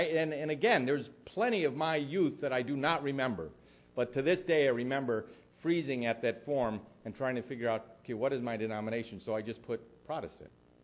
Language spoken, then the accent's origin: English; Wheaton, Illinois, United States; it is a place that I would not have even driven through growing up in Wheaton, Illinois.